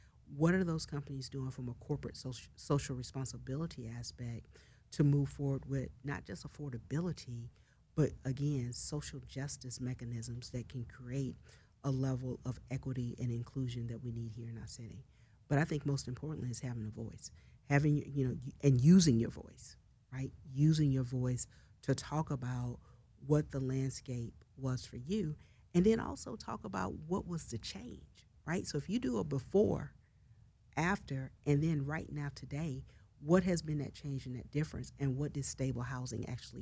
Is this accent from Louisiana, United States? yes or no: yes; Grambling, Louisiana, United States; now in Atlanta, United States; So for me, I'm originally from Grambling, Louisiana. I've been in Atlanta now, actually 19 years this week.